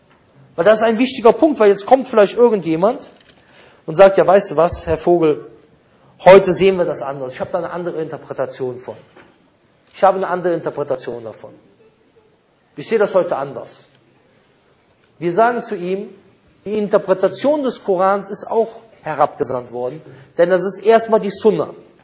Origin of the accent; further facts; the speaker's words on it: Cologne, North Rhine-Westphalia, Germany; Ich als Kölner, ich kenne bestimmt einige Wörter, die bei uns benutzt werden, die hier nicht benutzt werden.